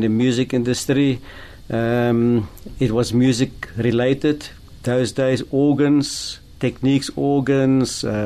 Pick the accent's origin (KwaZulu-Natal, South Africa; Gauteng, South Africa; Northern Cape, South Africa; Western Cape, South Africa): Gauteng, South Africa; Pretoria; born there; also born or lived in Nelspruit; Many years ago, you know, we were five when we came from Pretoria